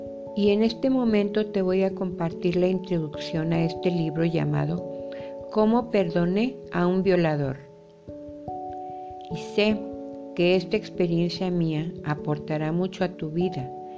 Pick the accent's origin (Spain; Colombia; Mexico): Mexico; Yo soy escritora mexicana